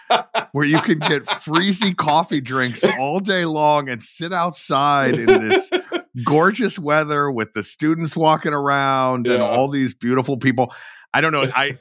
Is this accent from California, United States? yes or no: no; Georgia, United States; also born or lived in Midwest / Northeast; I was from Georgia. I mean, I had traveled around. I had spent some time in the Midwest and the Northeast.